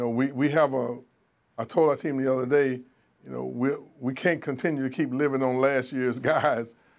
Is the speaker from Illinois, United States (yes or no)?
no; North Carolina, United States; Growing up in North Carolina, I have a different perspective of and great love and admiration for the ACC.